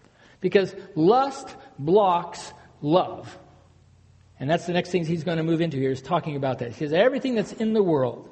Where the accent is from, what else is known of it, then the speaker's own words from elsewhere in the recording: United States; I was raised on the Smith River. Every year, we lost somebody in that river, just like the Rogue.